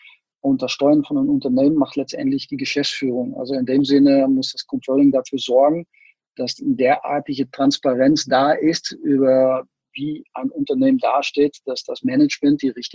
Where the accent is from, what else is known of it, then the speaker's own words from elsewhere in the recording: Netherlands; German is a second language; ich bin Holländer